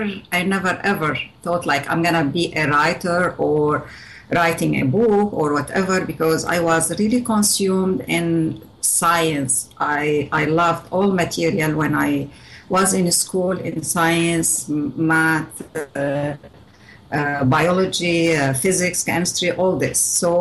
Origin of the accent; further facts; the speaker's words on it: Syria; English is a second language; moved away; I left Syria. The last time I was there, it is 81. And my hometown, I never went back to it.